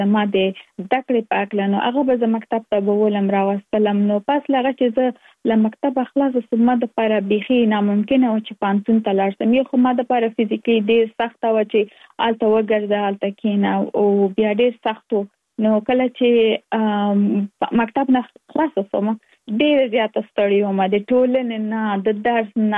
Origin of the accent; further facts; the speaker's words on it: Kabul, Afghanistan; now in Virginia, United States; زه اف کورس د افغانستان یم. په افغانستان کې زیږیدلې، کومري ستکه مې په افغانستان په کابل کې تر سره کړې دي